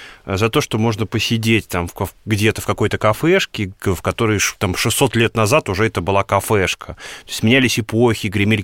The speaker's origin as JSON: {"language": "Russian", "town": "Saransk", "region": "Mordovia", "country": "Russia", "tie": "born or raised there", "said": "Я вот могу привести в пример мой родной город Саранск. Ему порядка 400 лет, но там практически не осталось исторической застройки."}